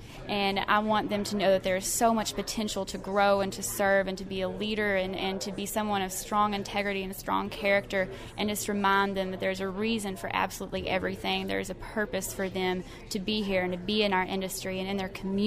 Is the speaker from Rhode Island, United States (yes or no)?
no; Kentucky, United States; I am from the Davis County FFA chapter back home in Kentucky.